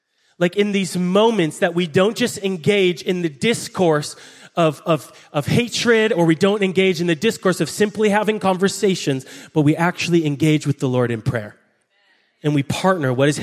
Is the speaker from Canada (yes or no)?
yes; Canada; Yes, I say flag weird because I'm Canadian.